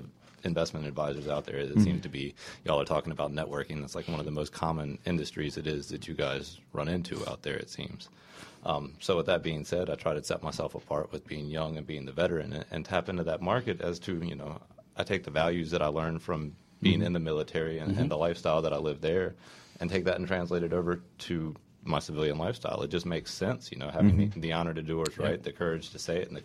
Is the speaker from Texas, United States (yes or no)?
no; Raleigh, North Carolina, United States; As you said, I am from Raleigh.